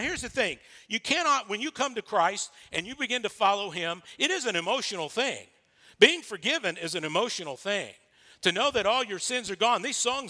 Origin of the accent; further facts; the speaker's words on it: Texas, United States; And listen, I'm from East Texas. I grew up in East Texas, right?